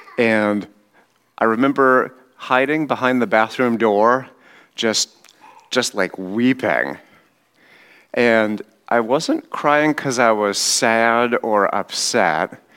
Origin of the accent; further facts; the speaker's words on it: Juneau, Alaska, United States; born there; I was born in Juneau, Alaska in 1983.